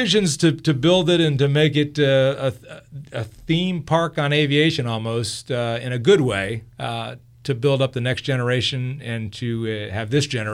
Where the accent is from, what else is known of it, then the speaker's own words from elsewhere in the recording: Tampa, Florida, United States; Yeah, that's growing up in Tampa, Florida.